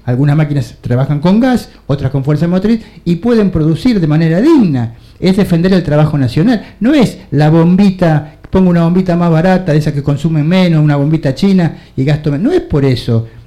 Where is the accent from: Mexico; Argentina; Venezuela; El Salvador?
Argentina; los que estamos dentro del barco somos los argentinos.